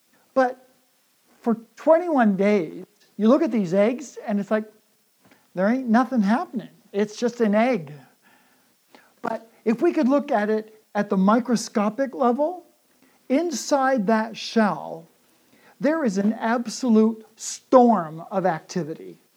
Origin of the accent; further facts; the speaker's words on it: Canada; our neighbors next door, when I was growing up in Canada